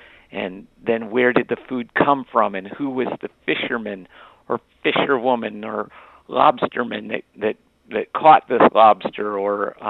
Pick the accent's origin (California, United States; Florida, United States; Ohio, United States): Ohio, United States; Dayton; I'm from Dayton, Ohio, where... I grew up in Dayton